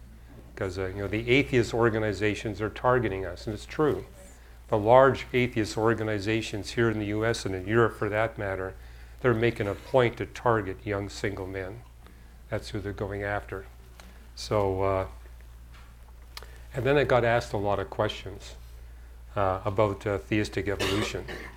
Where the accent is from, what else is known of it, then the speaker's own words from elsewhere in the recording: Canada; I had some credibility as a Canadian, because I got to share with them, my story of coming to Christ in Canada